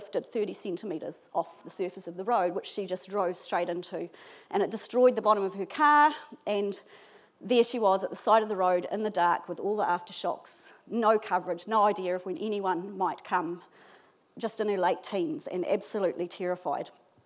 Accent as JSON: {"language": "English", "town": "Rotorua", "region": "Bay of Plenty", "country": "New Zealand", "tie": "born there", "said": "My ancestors came to New Zealand from England, and my dad was from Wellington, my mum was from Parongia, and I was born in Rotorua, but it is the Waikato that has my heart."}